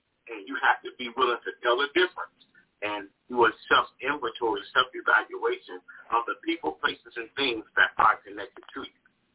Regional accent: Chicago, Illinois, United States; Born and raised in Chicago. I'm a Chicago kid through and through. I was born on the west side, moved to the suburbs, now back in the city.

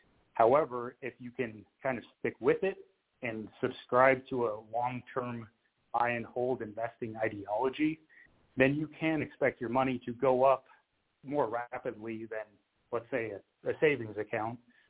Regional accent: United States; I'm from the United States, so I'm lucky enough to have access to a ton of U.S. ETFs and index funds

